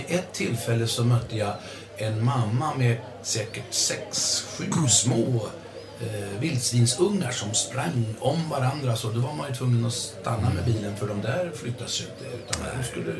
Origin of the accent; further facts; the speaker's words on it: Örebro, Örebro County, Sweden; Jag har ju åkt och pendlat mellan min hemstad Örebro och Brevens bruk.